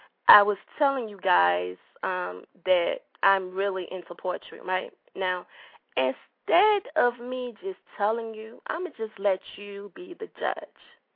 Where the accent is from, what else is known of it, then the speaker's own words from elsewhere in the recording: Liberia; And yes, if you must know, I am from Liberia myself.